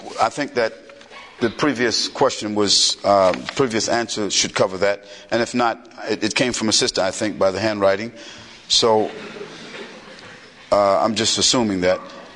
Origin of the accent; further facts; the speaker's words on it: United States; But secondly, I'm definitely American